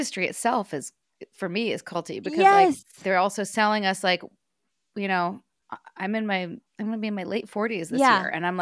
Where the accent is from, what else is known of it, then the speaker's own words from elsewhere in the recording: Vancouver, British Columbia, Canada; now in Atlanta, United States; I came from Vancouver, Canada. I live in Atlanta.